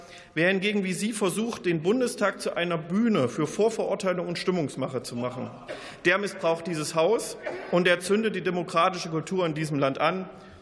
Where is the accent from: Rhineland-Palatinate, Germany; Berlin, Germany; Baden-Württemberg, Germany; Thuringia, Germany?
Thuringia, Germany; Wissen Sie, ich komme aus Thüringen. Und gerade in meinem Heimatland